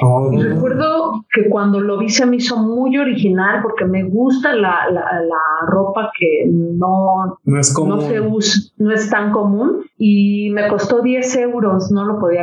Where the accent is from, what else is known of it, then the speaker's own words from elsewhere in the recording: Mexico City, Mexico; Soy de la Ciudad de México, del corazón de la Ciudad de México, donde estaba el nopal y la serpiente.